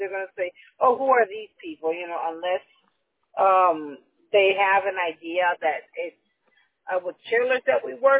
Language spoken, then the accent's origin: English; Puerto Rico; now in Texas, United States; I'm from Puerto Rico.